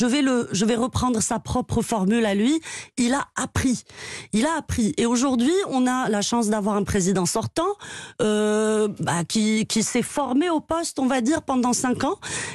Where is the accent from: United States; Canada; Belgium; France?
France; je suis née à l'étranger, j'ai grandi à l'étranger, d'un père marocain, d'une mère française. Je me sens africaine aussi parce que je suis française.